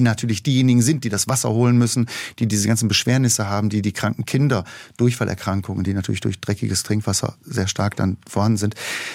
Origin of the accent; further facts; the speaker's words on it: North Rhine-Westphalia, Germany; ich komme aus dem Ruhrgebiet